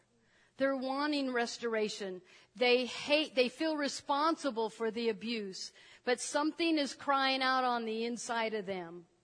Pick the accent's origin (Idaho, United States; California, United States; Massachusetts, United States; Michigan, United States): Idaho, United States; Well, I grew up in Idaho. We did lots of fishing, and, you know, my dad had a boat, and there's an anchor in the boat.